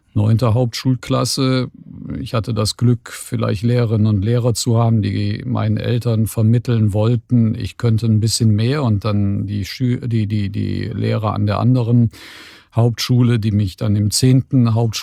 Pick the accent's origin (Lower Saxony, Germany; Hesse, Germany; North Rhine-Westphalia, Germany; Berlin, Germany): North Rhine-Westphalia, Germany; Cologne; Ja, es ist nicht zu verleugnen, ich komme aus Köln.